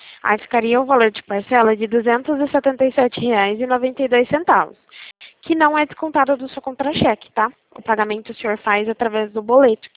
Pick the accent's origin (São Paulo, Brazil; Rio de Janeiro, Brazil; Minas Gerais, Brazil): São Paulo, Brazil; Limeira; Eu sou do interior de São Paulo. Eu falo de Limeira, São Paulo.